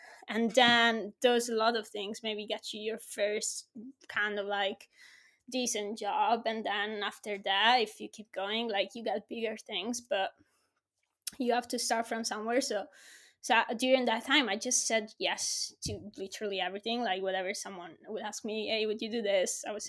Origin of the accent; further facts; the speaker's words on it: Italy; So I moved back to my hometown, which was the worst. You know, I wanted to fucking move to Hollywood and be free. So imagine going back to my parents in Italy.